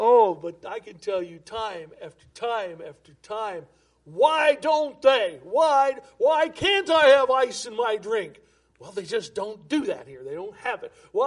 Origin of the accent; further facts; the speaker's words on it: United States; Ouch, I'm an American. Okay? I'm all the way American. I love this country.